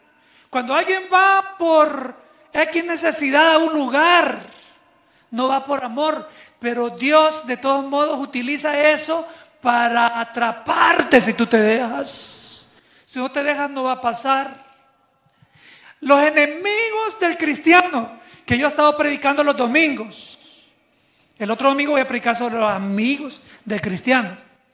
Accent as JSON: {"language": "Spanish", "region": "San Salvador", "country": "El Salvador", "tie": "born there", "said": "el volcán de San Salvador, donde yo nací, de mi país, El Salvador."}